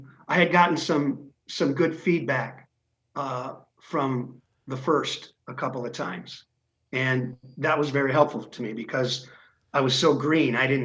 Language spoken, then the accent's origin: English; Detroit, Michigan, United States; Yes, okay. I'm from Detroit, basically.